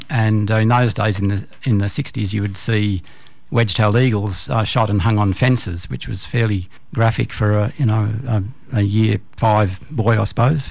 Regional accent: New South Wales, Australia; also born or lived in Sydney; I was born in Sydney, spent the first couple of years or so till preschool there, and then moved to a small country town by the start of primary school.

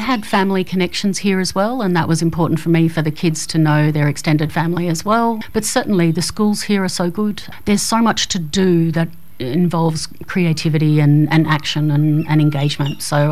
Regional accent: Armidale, New South Wales, Australia; up here in the 80s and went to O'Connor. And then, like many young folk of the day, I left for 20 years and then brought my family back in about 2012.

